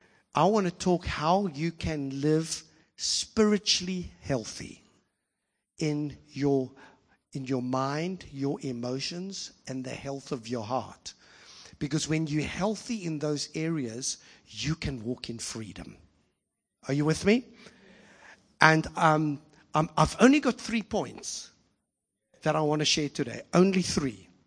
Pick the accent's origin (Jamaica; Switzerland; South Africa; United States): South Africa; I'm South African